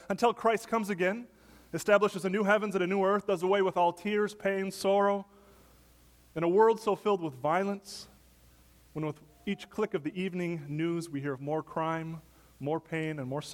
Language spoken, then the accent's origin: English; Wisconsin, United States; In my hometown up in Wisconsin a few months ago